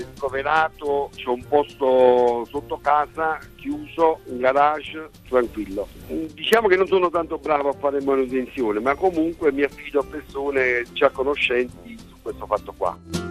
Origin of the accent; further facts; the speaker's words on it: Campania, Italy; La mia terra, la Campania, è bellissima tutta, sia l'entroterra che costiero.